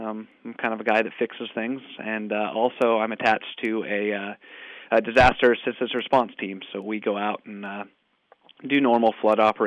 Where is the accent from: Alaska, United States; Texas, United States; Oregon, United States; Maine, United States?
Oregon, United States; Well, I grew up in Oregon originally, and I was spoon-fed Coast Guard stories from the time I was a little kid